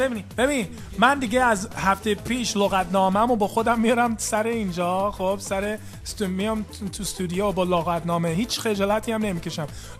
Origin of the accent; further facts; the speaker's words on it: United States; بچه آمریکام، یعنی بچه ایران که هستم که هیچی، اون دیگه حرف نداره، ولی بچه آمریکام، یعنی متولد آمریکا هستم و اینجا بزرگ شدم،